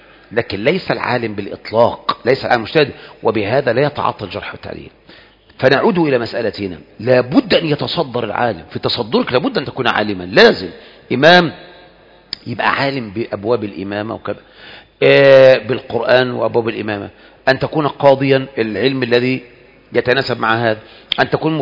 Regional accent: Egypt; بالذات إحنا كمصريين

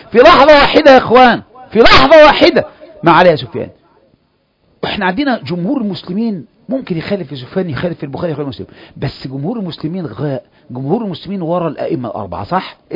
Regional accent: Egypt; احنا مصريين

